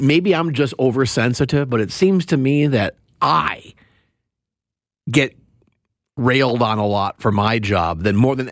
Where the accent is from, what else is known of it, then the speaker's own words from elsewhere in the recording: Minnesota, United States; the Minnesota Twins, his favorite team, and you know, my hometown team, a team that I grew up loving as